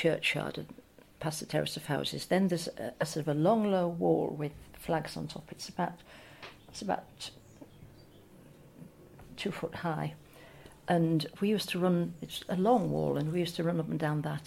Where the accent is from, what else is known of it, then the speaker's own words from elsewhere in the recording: Askrigg, Yorkshire and the Humber, United Kingdom; moved away as an adult; I was born and brought up in Askrig at the top of Wensleydale.